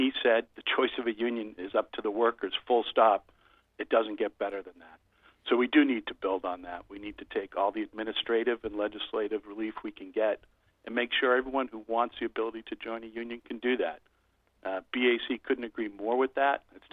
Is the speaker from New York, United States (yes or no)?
no; Boston, Massachusetts, United States; I hail from Boston myself. Started my apprenticeship in Boston in 1985.